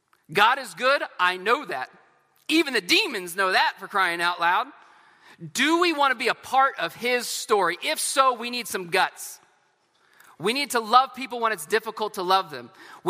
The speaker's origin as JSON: {"language": "English", "region": "California", "country": "United States", "tie": "born or raised there", "said": "I was normally from Northern California. That's where I was born and raised, with great Mordecais around me."}